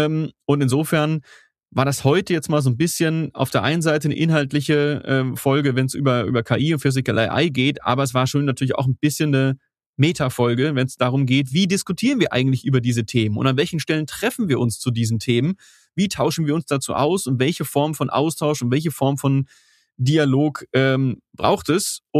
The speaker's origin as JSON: {"language": "German", "town": "Hanover", "region": "Lower Saxony", "country": "Germany", "said": "als Hannoveraner sagen wir jetzt, wir hoffen, wir hatten euch zu Gast in der vergangenen Woche."}